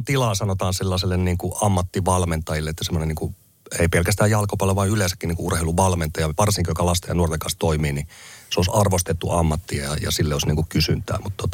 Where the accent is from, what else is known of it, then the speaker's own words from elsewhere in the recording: Oulu, North Ostrobothnia, Finland; kun mä olin nuori lapsi tai nuori Oulussa aikoinaan